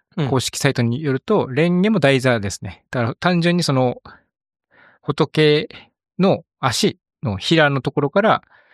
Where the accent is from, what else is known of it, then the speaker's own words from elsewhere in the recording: Ibaraki, Japan; 俺だって茨城の出身だから。